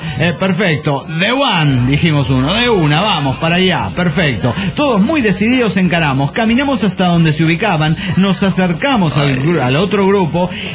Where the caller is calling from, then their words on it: Bariloche, Río Negro, Argentina; de Bariloche, Argentina.